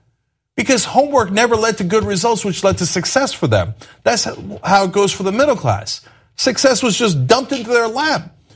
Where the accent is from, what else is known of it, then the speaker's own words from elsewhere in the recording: United States; I'm an American, and I'm a competitive dude